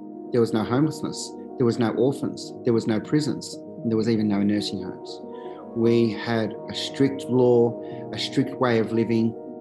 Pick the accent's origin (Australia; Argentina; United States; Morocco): Australia; Sydney, New South Wales; I'm a local Darug man within the Sydney region. I come from the Gunnamagal clan, which is near Prospect.